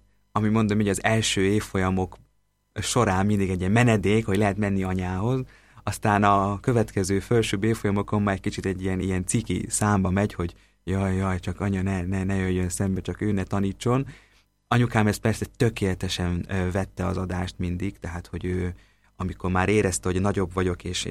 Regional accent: Ózd, Borsod-Abaúj-Zemplén, Hungary; also born or lived in Kazincbarcika; igazából én ózdi vagyok, családom is Ózdon élt és él mind a mai napig, tehát az a város nekem a szülőváros és az otthonom továbbra is. Ott születtem, és igazából a 19 éves koromig ott is éltem végig családommal.

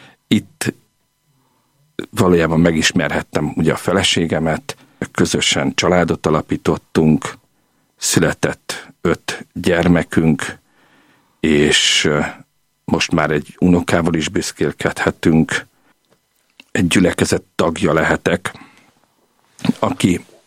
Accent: Oradea, Bihor, Romania; now in Budapest, Hungary; nekem is ugyanígy indult az életem, mert ugye Nagyváradról kerültem Budapestre

